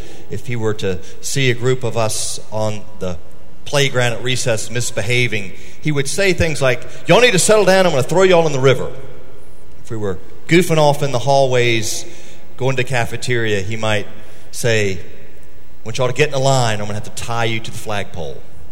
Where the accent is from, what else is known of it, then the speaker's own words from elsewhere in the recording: Virginia, United States; our elementary school in the little town where I grew up in Virginia got a new principal